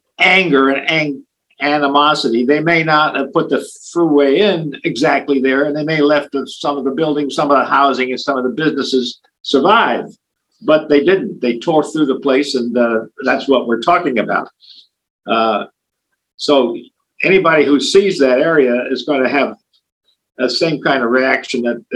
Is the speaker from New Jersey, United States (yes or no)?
yes; New Jersey, United States; now in Durham, United States; This is my second marriage, and I was from New Jersey, but we moved down here